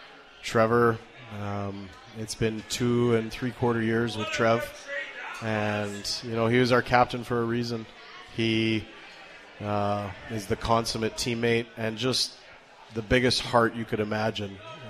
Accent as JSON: {"language": "English", "region": "British Columbia", "country": "Canada", "lives_now": "Saskatoon, Canada", "said": "You know, I'm not from Saskatoon. I'm a BC guy. The minute I moved here, we were greeted with nothing but warmth, community."}